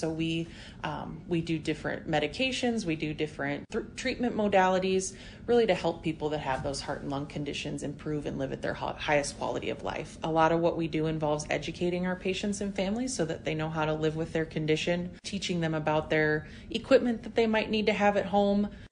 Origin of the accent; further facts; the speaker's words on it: Miller, South Dakota, United States; I'm originally from Miller, South Dakota. Grew up there.